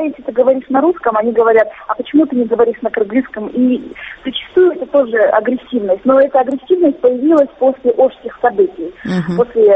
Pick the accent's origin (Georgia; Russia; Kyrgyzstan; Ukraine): Kyrgyzstan; Osh, Osh Region; я сама выросла в Аше, вот у меня русский язык хороший